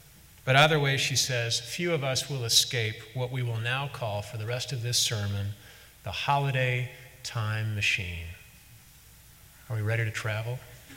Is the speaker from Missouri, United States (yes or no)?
yes; St. Louis, Missouri, United States; grew up at the First Unitarian Church in St. Louis, Missouri, my hometown, and he grew up not that far from where I grew up